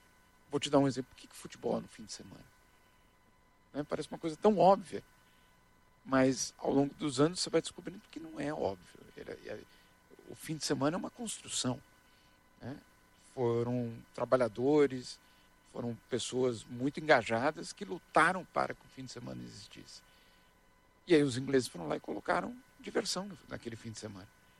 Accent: Brazil; Eu sei que eu sou brasileiro. Eu só tenho passaporte brasileiro. Então, eu tenho certeza que eu sou brasileiro.

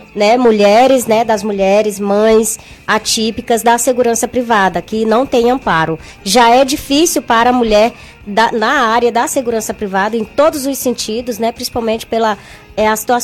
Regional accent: Aroazes, Piauí, Brazil; Aroazes. Aroazes, Piauí.

